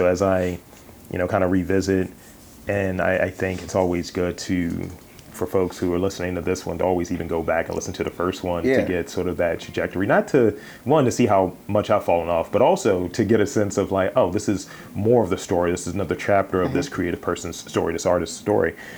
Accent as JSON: {"language": "English", "town": "Baltimore", "region": "Maryland", "country": "United States", "said": "I'm being from Baltimore, having cities that are like in this mid-Atlantic, northeast, that are Black cities"}